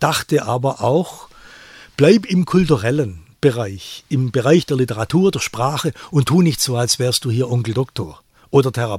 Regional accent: Baden-Württemberg, Germany; born or raised there

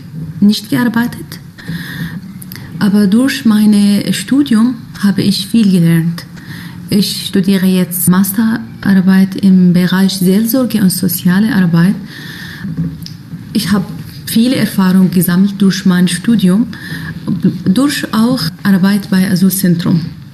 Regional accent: Syria; German is a second language; now in Germany; Ja, ich komme aus Syrien. Seit 6 Jahren bin ich in Deutschland.

